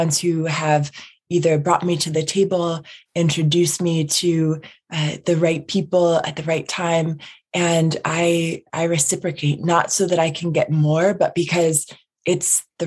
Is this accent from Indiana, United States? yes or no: no; Rochester, New York, United States; I was born and raised here in Monroe County. And I boomeranged back after graduate school.